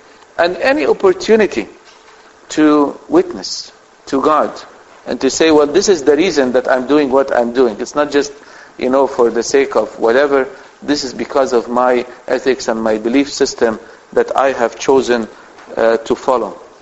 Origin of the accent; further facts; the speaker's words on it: Toronto, Ontario, Canada; I come from Toronto, that is even colder than down here.